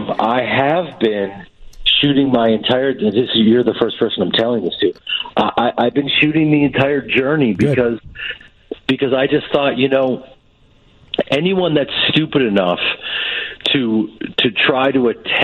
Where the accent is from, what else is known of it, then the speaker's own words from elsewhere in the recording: Evanston, Illinois, United States; when I grew up in Evanston at the Piven Theater